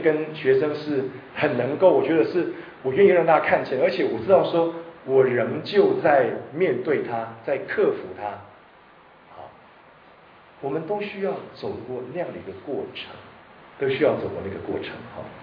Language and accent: Chinese; Singapore; 这就是我们新加坡人的特色